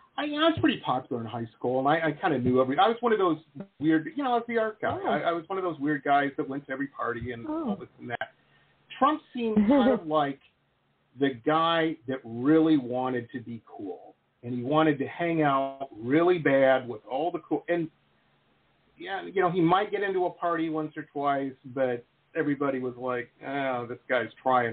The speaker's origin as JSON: {"language": "English", "town": "Detroit", "region": "Michigan", "country": "United States", "tie": "born or raised there", "said": "I said, I grew up in Detroit."}